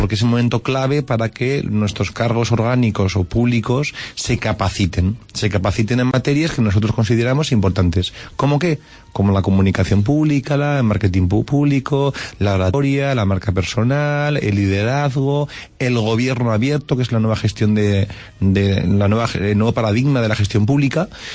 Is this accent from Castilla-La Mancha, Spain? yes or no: yes; Cuenca, Castilla-La Mancha, Spain; born there; me encuentro muy cómodo en Castilla-La Mancha porque en DNI soy manchego.